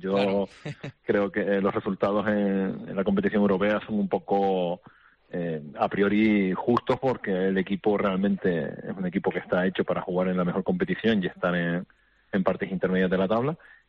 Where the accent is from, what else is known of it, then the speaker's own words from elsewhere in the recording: Canary Islands, Spain; soy Gran Canario